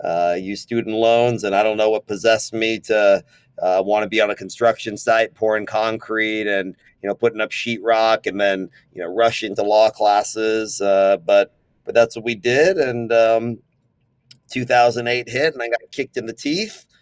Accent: Austin, Texas, United States; And I'm born and raised in Austin, Texas.

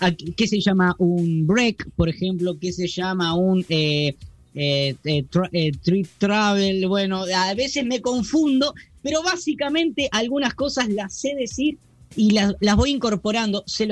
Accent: Villa Hidalgo, Buenos Aires, Argentina; yo soy un pibe nacido y criado en Villa Hidalgo

